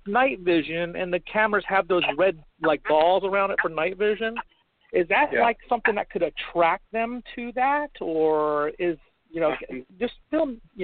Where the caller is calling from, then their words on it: Palmer, Alaska, United States; I'm calling from Palmer, Alaska.